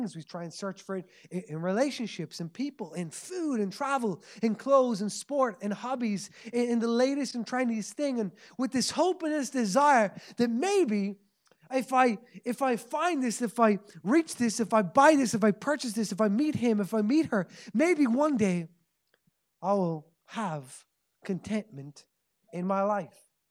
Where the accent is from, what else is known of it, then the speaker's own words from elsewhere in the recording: Leinster, Ireland; now in Dublin, Ireland; I'm originally from Kildare, been living in Dublin now for about 3.5 years